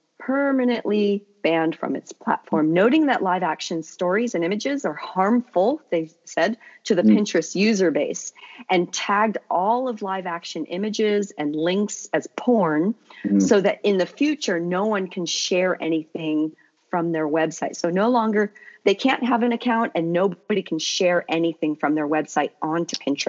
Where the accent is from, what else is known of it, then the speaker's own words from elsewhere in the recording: California, United States; Well, I grew up in the Bay Area. Right south of San Francisco.